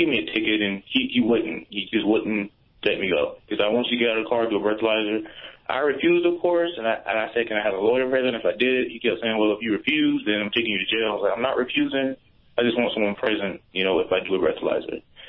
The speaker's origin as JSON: {"language": "English", "region": "South Carolina", "country": "United States", "lives_now": "Utah, United States", "said": "Yeah, and I'm black. I'm from South Carolina. I work for the Utah National Guard, and I'm active duty."}